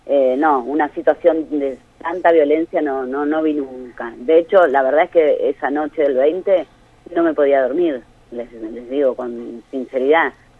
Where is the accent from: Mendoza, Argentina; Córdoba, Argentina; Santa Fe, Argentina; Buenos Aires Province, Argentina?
Buenos Aires Province, Argentina; Mar del Plata; moved away as an adult; now in Buenos Aires, Argentina; yo soy de Mar del Plata, yo soy marplatense, y en realidad en Buenos Aires hace un año que estoy, antes trabajé en Mar del Plata.